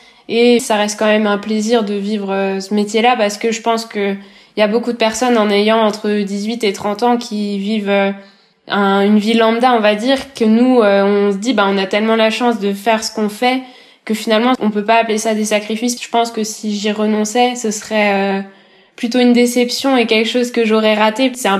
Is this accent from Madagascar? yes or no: no; Guerlesquin, Brittany, France; Je suis originaire de Gare-Lesquin dans le Finistère et j'ai 21 ans.